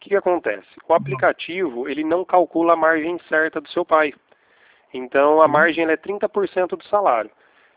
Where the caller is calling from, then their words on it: Campinas, São Paulo, Brazil; Eu sou aqui do Santander, de Campinas.